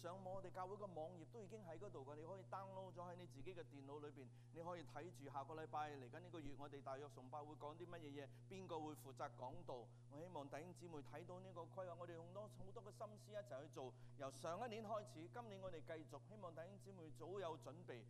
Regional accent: Hong Kong; 就係我哋香港人將普通話讀歪咗

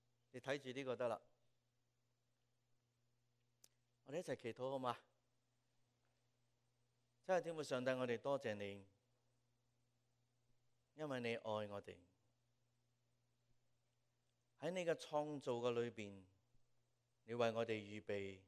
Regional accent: Hong Kong; 最后好像我们香港人说折堕到一个地步

